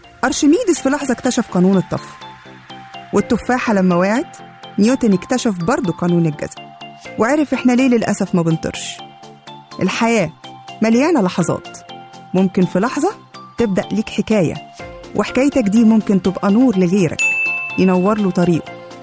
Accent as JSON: {"language": "Arabic", "country": "Egypt", "said": "وإن إحنا مصريين وبنشجع اللعبة الحلوة"}